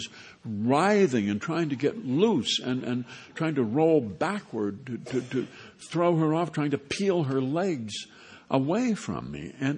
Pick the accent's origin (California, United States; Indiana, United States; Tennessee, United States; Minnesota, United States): Minnesota, United States; I grew up in Minnesota, and, you know, where nature makes a serious attempt to kill you several times every winter.